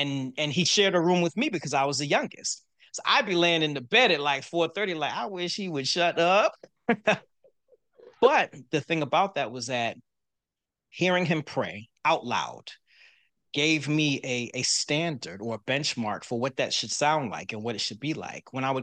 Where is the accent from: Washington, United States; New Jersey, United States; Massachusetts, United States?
Massachusetts, United States; Boston; moved away; Grew up in Boston, Massachusetts, Roxbury to be specific, and to be even more specific, the Eggleston Square section of Roxbury.